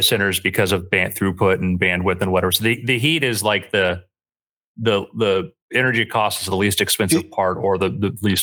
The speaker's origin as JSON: {"language": "English", "region": "Florida", "country": "United States", "tie": "born or raised there", "said": "growing up in South Florida"}